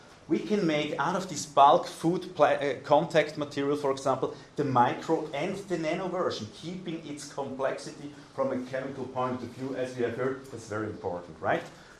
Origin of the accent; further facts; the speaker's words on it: Switzerland; English is a second language; I'm from Switzerland. We don't eat the gut.